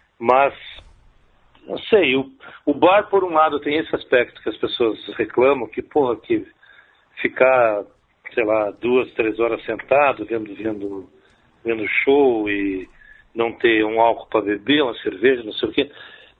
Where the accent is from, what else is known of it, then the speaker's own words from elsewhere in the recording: Santo Antônio da Patrulha, Rio Grande do Sul, Brazil; also born or lived in São Paulo / Porto Alegre; now in Brasília, Brazil; Não, cara, eu sou gaúcho